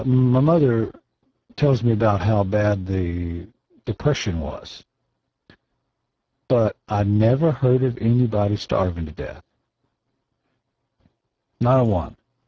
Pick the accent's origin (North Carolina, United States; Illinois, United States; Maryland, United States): Illinois, United States; Chicago; My brothers and I, although we grew up in Chicago, anytime something needed to be done